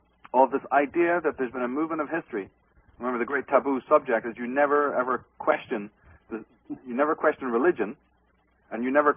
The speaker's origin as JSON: {"language": "English", "country": "Ireland", "said": "because I'm Irish and I'm fully aware, unlike most Irish people, of who has desecrated that country in ages past."}